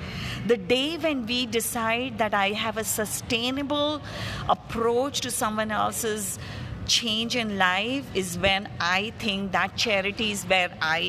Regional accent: India; And I am an Indian Muslim, very privileged person

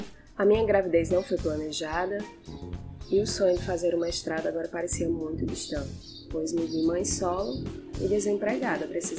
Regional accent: Natal, Rio Grande do Norte, Brazil; tenho 30 anos, nasci e permaneço em Natal. Me considero branca

